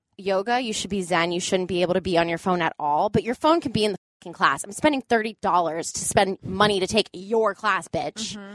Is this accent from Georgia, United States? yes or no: yes; Atlanta, Georgia, United States; We used to go growing up in Atlanta. Our yearly field trips would be to the Coca-Cola Museum because Coca-Cola started in Atlanta.